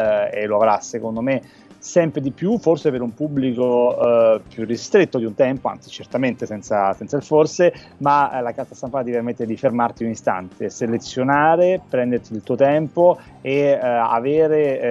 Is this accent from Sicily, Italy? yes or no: yes; Palermo, Sicily, Italy; da siciliano, da palermitano